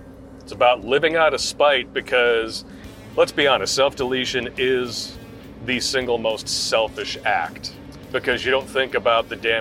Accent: Louisiana, United States; I grew up in Louisiana with two sisters, one older, one younger.

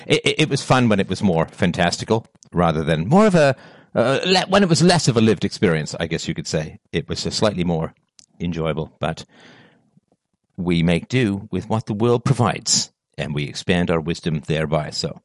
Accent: England, United Kingdom; When I was a kid growing up in England

